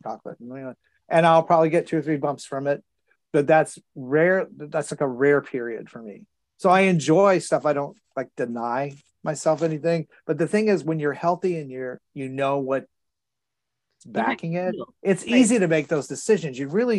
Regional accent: Texas, United States; I learned to use sunscreen really early on, which was fortunate since I grew up in Texas

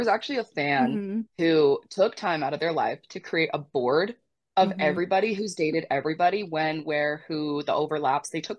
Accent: Utah, United States; And I'm from Utah.

